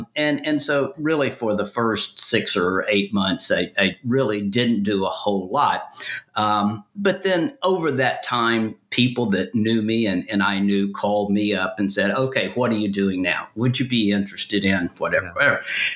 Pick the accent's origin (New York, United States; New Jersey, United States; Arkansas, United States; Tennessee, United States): Arkansas, United States; Little Rock; I was born in Little Rock, Arkansas, spent my early years up until graduate school in Arkansas.